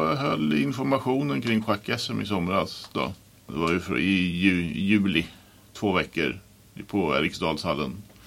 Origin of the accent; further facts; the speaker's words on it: Tyresö, Stockholm County, Sweden; Jag är ju uppvuxen i Tyresö däremot.